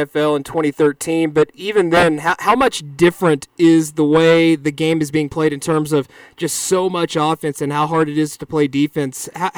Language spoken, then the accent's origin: English; Oklahoma, United States; not only as a Denver Bronco fan growing up in Oklahoma